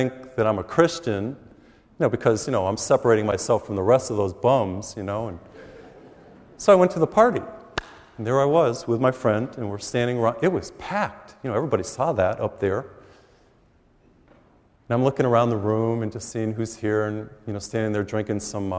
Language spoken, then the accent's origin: English; Massachusetts, United States; I grew up in Massachusetts, I think you know.